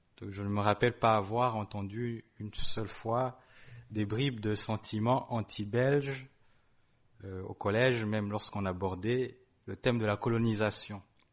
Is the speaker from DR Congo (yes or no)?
no; Burundi; Je viens du Burundi, un pays qui fut colonisé par l'Allemagne et puis par la Belgique.